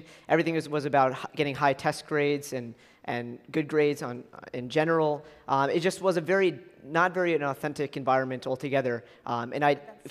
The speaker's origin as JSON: {"language": "English", "town": "Bethpage", "region": "New York", "country": "United States", "tie": "born or raised there", "also_born_or_lived": "Syosset", "said": "So I moved on Long Island from Bethpage, New York to Syosset, New York in the summer of 2010, so from middle of 9th and 10th grade."}